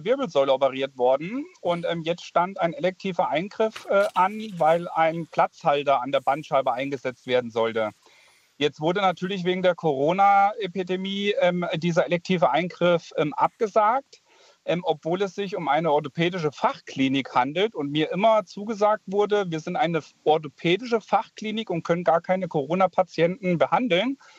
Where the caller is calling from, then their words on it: Haunetal, Hesse, Germany; Ich komme aus Haunetal im Landkreis Bad Hersfeld